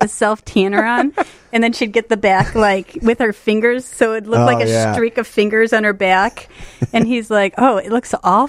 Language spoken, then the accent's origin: English; Ireland; as an Irish girl, I have lots of friends that use self-tanner.